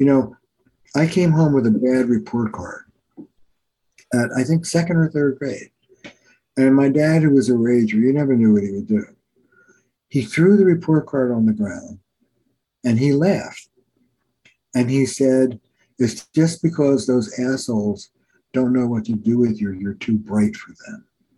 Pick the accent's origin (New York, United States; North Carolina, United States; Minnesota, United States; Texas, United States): New York, United States; now in Boston, United States; So I'm in Boston, I'm a New Yorker, and Boston has, it's on record, the worst drivers in the country.